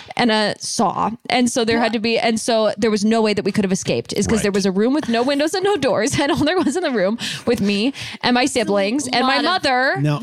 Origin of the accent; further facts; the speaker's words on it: France; That does happen in Canada, but I'm not Canadian. I'm French.